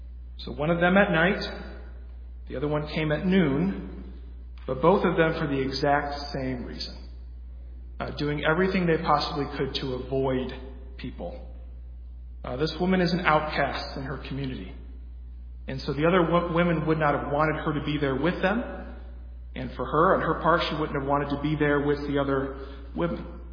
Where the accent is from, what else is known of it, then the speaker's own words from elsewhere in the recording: Michigan, United States; now in Georgia, United States; You know, growing up in Michigan, I used to always hear sermons or Bible lessons about this passage and about how nobody would ever want to be outside working in the middle of the day. And being from Michigan, that didn't make a ton of sense to me until I moved down here to Georgia.